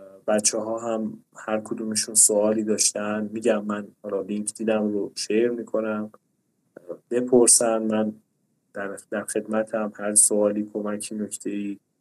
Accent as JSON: {"language": "Persian", "country": "Iran", "said": "ولی خب به هر حال ما ایرانی هستیم، راههایی بلدیم دیگه."}